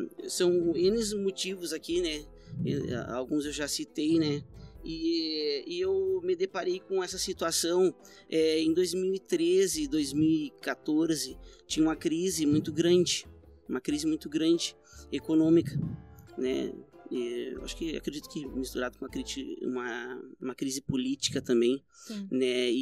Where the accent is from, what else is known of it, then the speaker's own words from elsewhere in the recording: Lavras do Sul, Rio Grande do Sul, Brazil; now in Bagé, Brazil; Eu ainda em Lavras do Sul, eu sou natural de Lavras do Sul